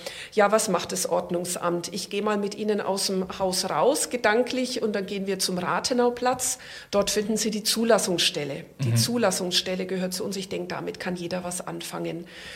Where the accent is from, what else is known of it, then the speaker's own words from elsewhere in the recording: Nuremberg, Bavaria, Germany; Und mir hat es halt ganz gut gefallen, für meine Heimatstadt zu arbeiten. die ich auch sehr liebe.